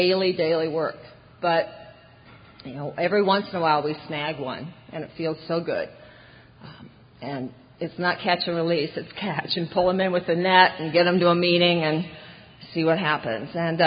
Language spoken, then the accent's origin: English; Iowa, United States; I grew up in Iowa, which was my first resentment, but we had a bus driver.